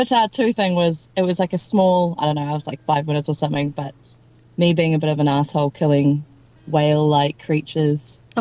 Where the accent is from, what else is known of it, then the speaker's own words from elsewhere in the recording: New Zealand; growing up in Aotearoa, et cetera, et cetera.